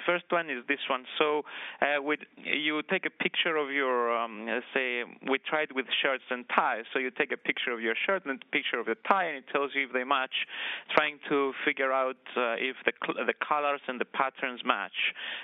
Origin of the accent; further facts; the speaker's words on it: Cyprus; moved away as an adult; now in United States; I come from Cyprus. I'm a native of Cyprus. I came to the U.S.